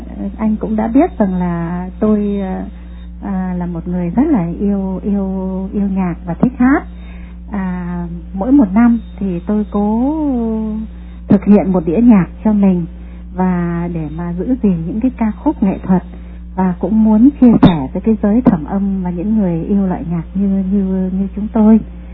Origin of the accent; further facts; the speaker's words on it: Huế, Thừa Thiên Huế, Vietnam; Dạ, tôi là người Huế mà nhà tôi thì là người Bắc, thì nấu tất cả ba miền nấu hết.